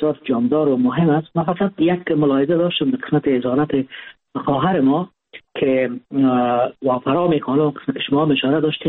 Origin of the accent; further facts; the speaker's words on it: Afghanistan; ما افغان هستیم